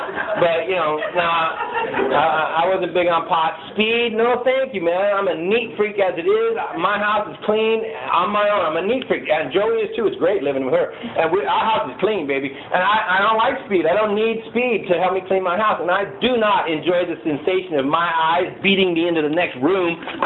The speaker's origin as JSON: {"language": "English", "town": "San Diego", "region": "California", "country": "United States", "tie": "born or raised there", "said": "it's part of my story, just like being in the military, just like growing up in San Diego."}